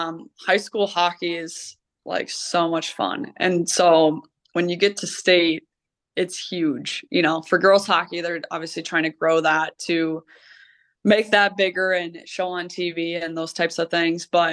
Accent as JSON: {"language": "English", "region": "Minnesota", "country": "United States", "tie": "born or raised there", "said": "I mean, growing up in Minnesota, every Minnesota girl will probably say this, you want to play for the U."}